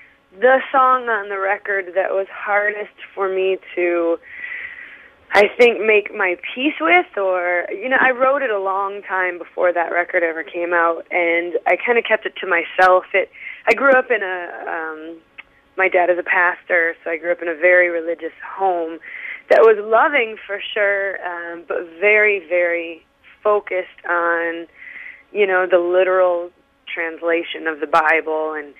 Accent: Detroit, Michigan, United States; I'm from Detroit, so I grew up with gospel music, so I think there's a little bit of gospel, you know, in that song as well.

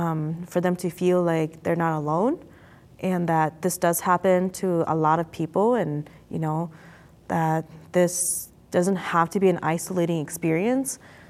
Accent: Minneapolis, Minnesota, United States; So I grew up mostly in North Minneapolis, and my parents are refugees from Thailand, Laos area.

